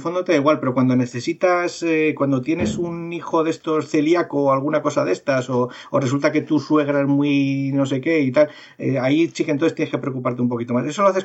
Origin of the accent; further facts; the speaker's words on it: Community of Madrid, Spain; also born or lived in Alicante; Yo vivo en Madrid, pero soy medio madrileño, medio alicantino